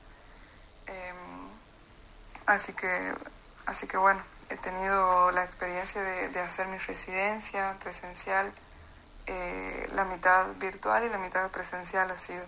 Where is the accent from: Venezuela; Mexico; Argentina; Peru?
Argentina; Los Juríes, Santiago del Estero; tengo 24 años, soy del interior de Santiago del Estero, de la ciudad de Los Juríes específicamente